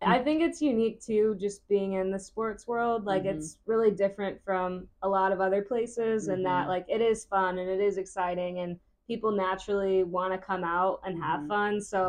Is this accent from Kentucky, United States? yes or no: yes; Kentucky, United States; Well, I'm from Kentucky. So my first one was definitely with the Kentucky basketball team